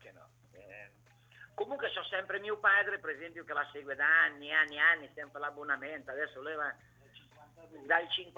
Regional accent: Ancona, Marche, Italy; io, essendo anconetano, qualche sfottò c'è stato

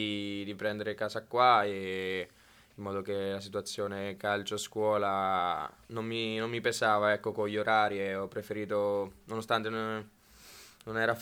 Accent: Castel Raimondo, Marche, Italy; Sì, sono marchigiano, sono di Castel Raimondo, della provincia di Macerata, vicino a Camerino

